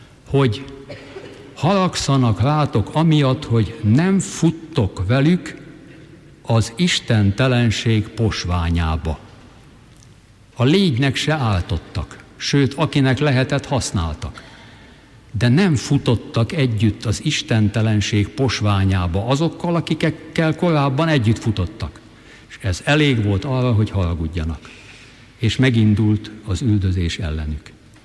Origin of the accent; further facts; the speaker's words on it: Kecskemét, Bács-Kiskun, Hungary; Kecskeméten, ahol felnőttem